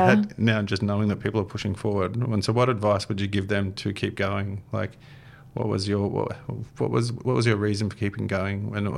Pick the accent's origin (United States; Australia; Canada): Australia; Melbourne, Victoria; My brother, I'm from Melbourne.